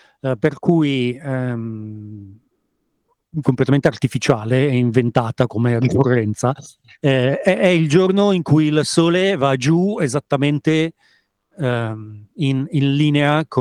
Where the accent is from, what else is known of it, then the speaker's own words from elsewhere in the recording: Milan, Lombardy, Italy; per me da milanese è sempre stata un'esperienza